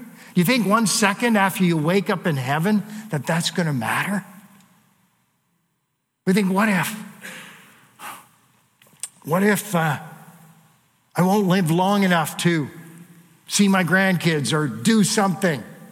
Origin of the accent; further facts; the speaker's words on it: Canada; I'm from Canada. We don't want to see snow.